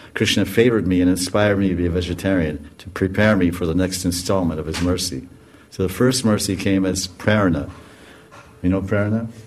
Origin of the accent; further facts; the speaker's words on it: United States; I'm American, but I'm a small guy from there.